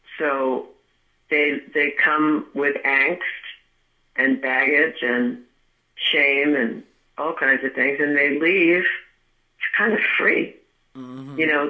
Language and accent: English; Oceanside, New York, United States; I'm from Oceanside. I just want to tell you.